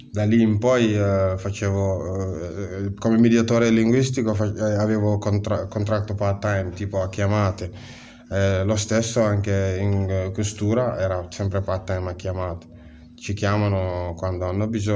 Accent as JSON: {"language": "Italian", "country": "Gambia", "second_language": "Italian", "moved": "yes", "lives_now": "Italy", "said": "vengo dal Gambia, vivo in Italia da aprile 2014."}